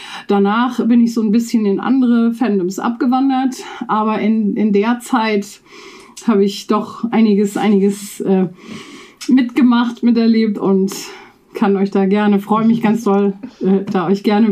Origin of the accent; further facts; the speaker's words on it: Hamburg, Germany; Ich komme aus Hamburg, also wohne gar nicht so weit weg von Frank.